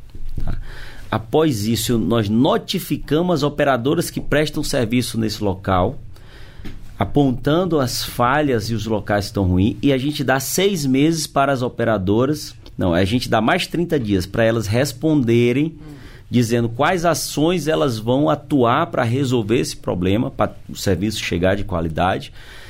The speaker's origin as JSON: {"language": "Portuguese", "town": "São Luís", "region": "Maranhão", "country": "Brazil", "tie": "born or raised there", "said": "na minha querida capital do Maranhão, São Luís, minha cidade natal, meu estado"}